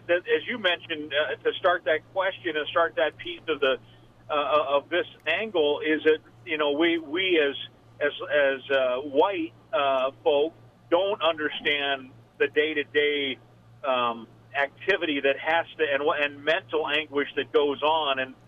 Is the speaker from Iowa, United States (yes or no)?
yes; Iowa, United States; Where I think in Lakeville or Albert Lea or my hometown in Iowa or other places, that's not a consideration.